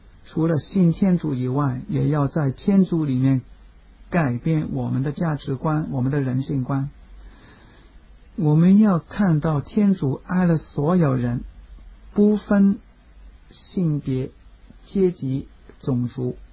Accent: Hong Kong; 尤其是我们香港人讲的鸡尾酒会 cocktail party

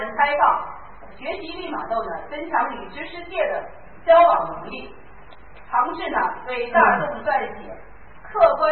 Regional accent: China; 虽然我们都是中国人

